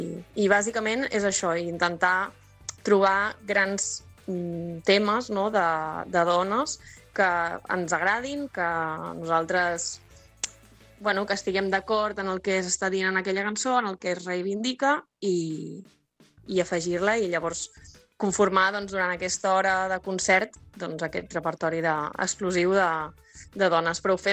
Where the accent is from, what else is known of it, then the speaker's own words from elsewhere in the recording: La Canonja, Catalonia, Spain; jo soc de la Canonja, un poble de Tarragona